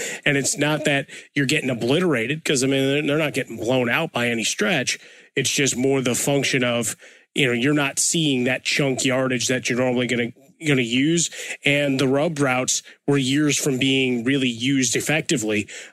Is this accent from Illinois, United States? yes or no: yes; Chicago, Illinois, United States; Growing up in Chicago, playing football